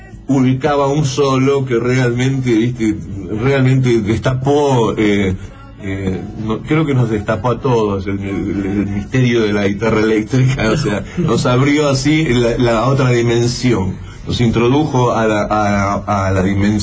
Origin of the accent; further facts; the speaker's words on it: Buenos Aires, Argentina; Yo cuando era chico lo que soñaba era. Yo soy de Saavedra, el barrio de Saavedra.